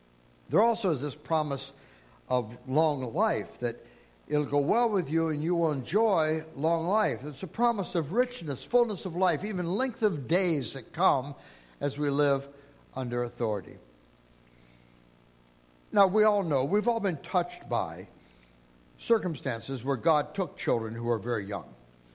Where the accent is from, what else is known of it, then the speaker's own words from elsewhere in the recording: Toledo, Ohio, United States; When I was a kid, we grew up in Toledo, Ohio.